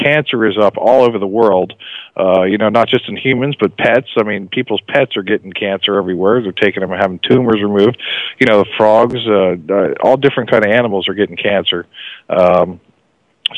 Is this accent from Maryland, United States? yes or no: no; Pennsylvania, United States; now in Austin, United States; My hometown up in Pennsylvania is getting hammered with 2 feet of snow right now.